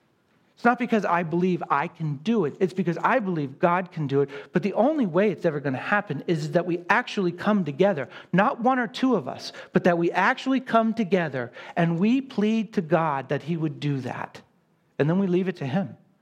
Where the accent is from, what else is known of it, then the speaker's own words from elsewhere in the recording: New England, United States; obviously you all know I'm from New England, so great victory.